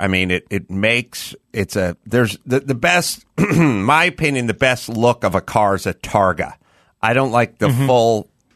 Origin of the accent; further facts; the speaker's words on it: North Hollywood, California, United States; I grew up in North Hollywood, right? And I grew up 4 miles away from Dean Jeffrey's shop.